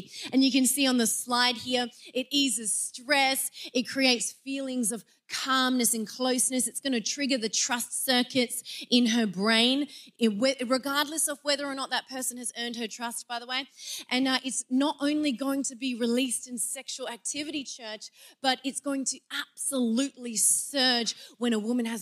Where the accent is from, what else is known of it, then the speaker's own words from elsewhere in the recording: Byron Bay, New South Wales, Australia; I love a good heckle because I'm from Byron Bay. We just love a good heckle.